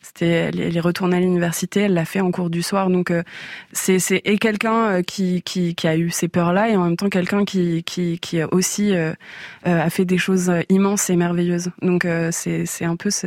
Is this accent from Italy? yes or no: no; France; j'ai grandi dans une famille où on parlait beaucoup de langues. Ma mère est espagnole et mon père est portugais. Et donc, je suis née, je suis française.